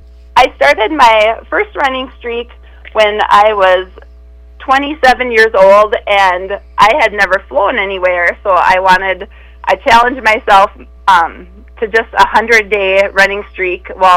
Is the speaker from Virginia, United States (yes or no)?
no; Crookston, Minnesota, United States; I'm from Crookston, Minnesota, so I'm used to cold weather